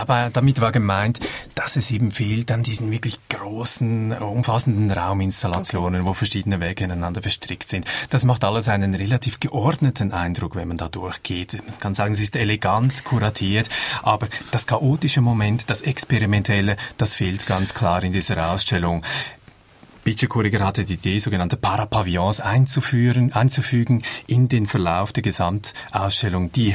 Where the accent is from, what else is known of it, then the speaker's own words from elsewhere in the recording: Switzerland; weil als Schweizer ist man natürlich einfach vertraut.